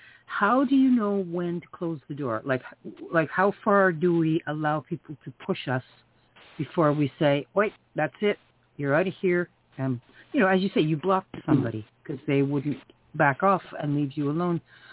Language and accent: English; Canada; as I'm a Canadian and I don't have guns